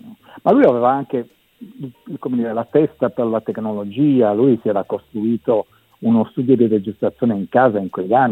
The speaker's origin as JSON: {"language": "Italian", "region": "Piedmont", "country": "Italy", "said": "dalle mie parti in Monferrato."}